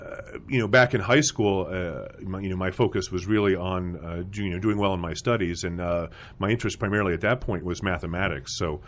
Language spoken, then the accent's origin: English; Albuquerque, New Mexico, United States; Albuquerque, New Mexico.